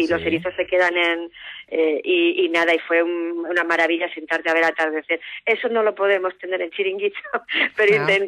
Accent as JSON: {"language": "Spanish", "country": "Spain", "said": "somos españoles"}